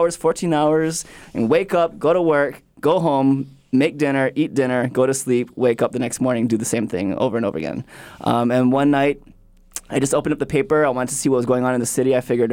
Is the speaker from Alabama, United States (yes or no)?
no; Hawaii, United States; growing up as a Hawaiian kid in Hawaii, going into the science and engineering field and studying nuclear physics